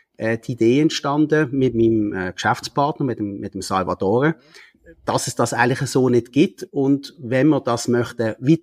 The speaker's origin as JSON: {"language": "German", "region": "Basel", "country": "Switzerland", "said": "Ich komme aus der Region Basel, genauer gesagt, wo ich mit meiner Familie in meinen Banken. Ich bin 43 Jahre alt, ich bin verheiratet"}